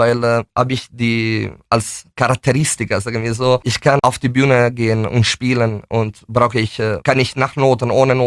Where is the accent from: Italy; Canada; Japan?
Italy; German is a second language; now in Germany; Ja, ich bin Italiener